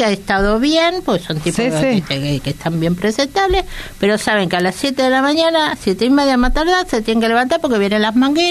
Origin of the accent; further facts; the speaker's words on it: Argentina; vivimos y nacimos en Argentina